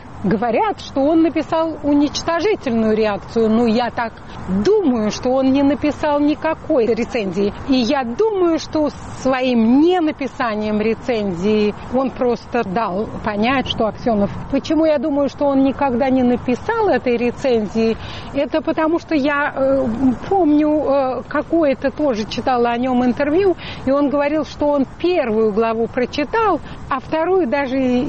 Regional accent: Moscow, Russia; Мы москвичи, по-моему, иначе смотрели на эти вещи.

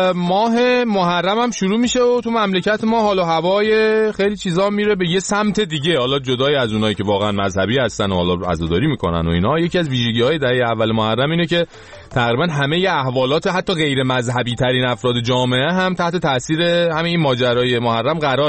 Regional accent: Iran; همه ماهایی که تو ایران بزرگ شدیم حال هوای این دسته‌ها و اون شبایی که تو محلات شهرها و روستاهای ایران میسازن درک کردیم

